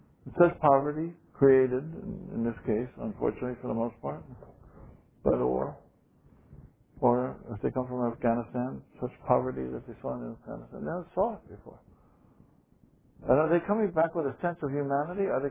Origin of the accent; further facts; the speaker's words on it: United States; He's from India and I'm from the United States